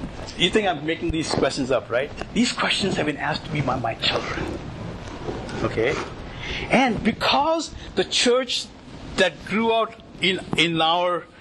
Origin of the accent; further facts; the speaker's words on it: Mumbai, Maharashtra, India; also born or lived in Kerala; I never grew up in Kerala, right? I grew up in Mumbai, so there's a little bit of a different perspective anyway.